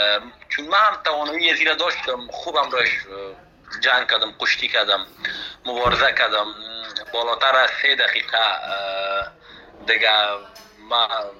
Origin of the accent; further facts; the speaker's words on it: Afghanistan; من به خودم به حیث یک جوان افغانی که از افغانستان آمدم مده ایجا به خاطر مسابق